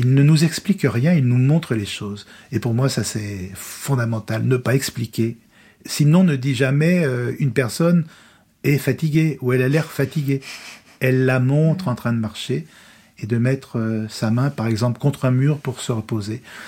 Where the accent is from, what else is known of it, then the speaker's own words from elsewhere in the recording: Lyon, Auvergne-Rhône-Alpes, France; parce que je suis très lyonnais, je suis de Lyon